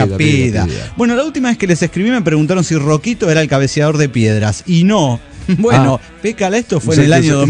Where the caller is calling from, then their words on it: Mexico City, Mexico; del Distrito Federal.